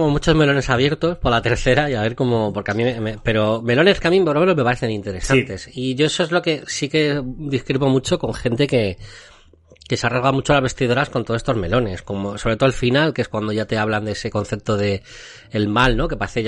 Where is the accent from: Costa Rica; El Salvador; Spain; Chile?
Spain; Madrid, Community of Madrid; yo que soy de Madrid